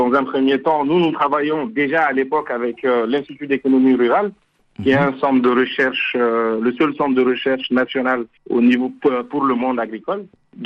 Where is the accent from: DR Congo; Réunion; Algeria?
DR Congo; comme chez nous en RDC